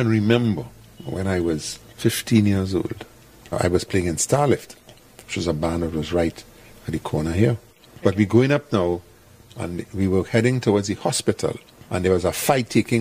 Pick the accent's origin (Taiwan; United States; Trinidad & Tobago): Trinidad & Tobago; Woodbrook, Port of Spain; So my area … you know, we're from Woodbrook, and it's our band.